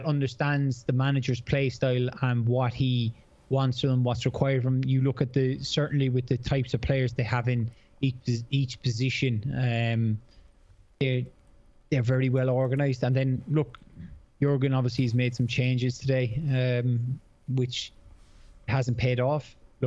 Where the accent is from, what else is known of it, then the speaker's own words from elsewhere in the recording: Cork, Munster, Ireland; I was from Cork